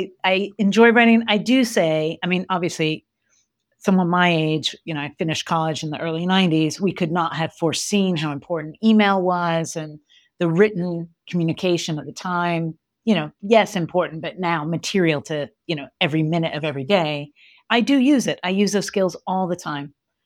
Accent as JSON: {"language": "English", "region": "England", "country": "United Kingdom", "tie": "born or raised there", "said": "So I was born and raised in England. A lot of people don't know that because I don't necessarily sound British."}